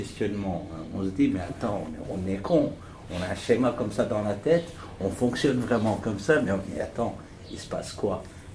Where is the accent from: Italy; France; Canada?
Italy; French is a second language; moi, je dis en tant qu'Italien, parce qu'en Italie